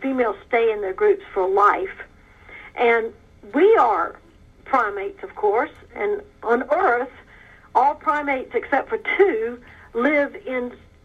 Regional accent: Georgia, United States; Yes. I was raised in South Georgia, and my mother from a very young age would encourage me to go way out into the woods as far as I could go.

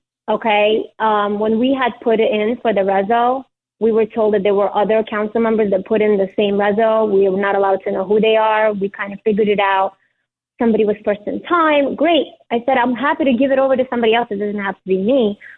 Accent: Ukraine; I'm an immigrant from Ukraine. I know we're going to talk about Ukraine, but I am an immigrant from Ukraine. I was born to a Jewish family.

